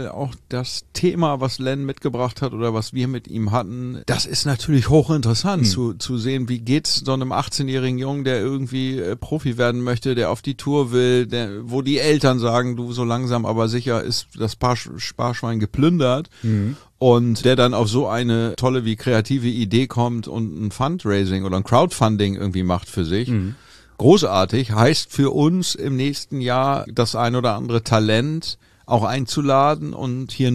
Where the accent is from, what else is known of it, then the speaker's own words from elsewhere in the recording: Hamburg, Germany; wir kommen aus Hamburg und sind hier irgendwie tennistechnisch verwurzelt.